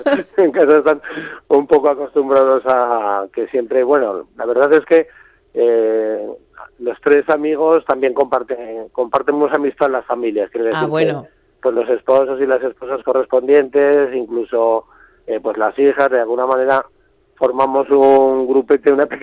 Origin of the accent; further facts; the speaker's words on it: Zaragoza, Aragon, Spain; Bueno, nosotros somos los tres de Zaragoza, ¿sí?, los tres iniciadores.